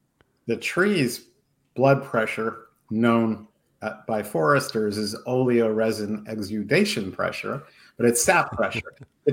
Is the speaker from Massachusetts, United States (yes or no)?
no; Los Angeles, California, United States; and I grew up in South LA, Southwest LA, and it was hot